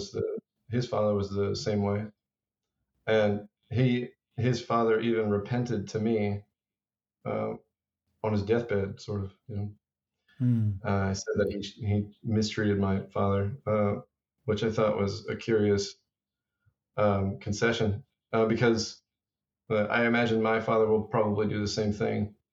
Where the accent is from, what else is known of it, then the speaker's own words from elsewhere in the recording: Texas, United States; Well, I was, I grew up in South Texas.